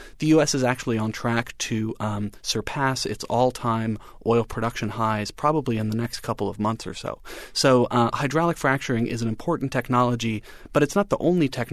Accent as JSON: {"language": "English", "town": "Durham", "region": "North Carolina", "country": "United States", "tie": "born or raised there", "said": "So I grew up in Durham, where my parents have both been music professors at Duke for their entire careers. So I grew up in the community"}